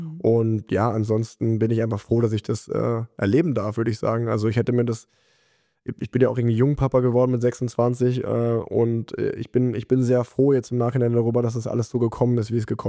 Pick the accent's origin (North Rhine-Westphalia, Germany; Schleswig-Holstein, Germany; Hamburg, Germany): North Rhine-Westphalia, Germany; Kesselbüren; Ich bin halt in Unna groß geworden, oder nicht mal richtig in Unna, sondern eigentlich noch in einem Dorf vor Unna, in Kesselbüren, da wohnen 700 Menschen.